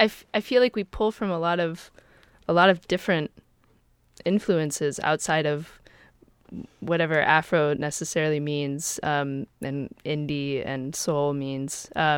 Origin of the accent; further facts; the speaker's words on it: Atlanta, Georgia, United States; also born or lived in Miami; I grew up in Atlanta, Georgia, and then lived in Miami for a number of years, for about 7.5 years before I moved here to the Bay.